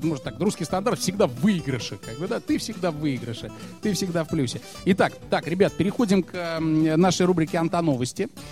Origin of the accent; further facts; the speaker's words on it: Belarus; Я мужик белорус, пан сахи и косы.